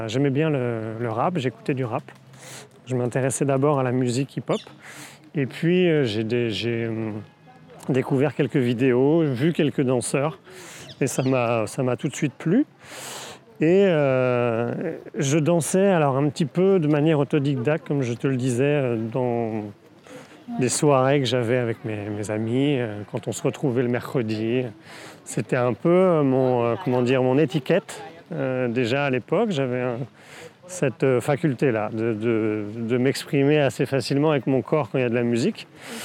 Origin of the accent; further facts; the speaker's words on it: Brittany, France; C'est-à-dire que j'ai grandi en Bretagne. En Bretagne, dans les années 90, il n'y avait pas forcément énormément de ressources par rapport à la danse hip-hop.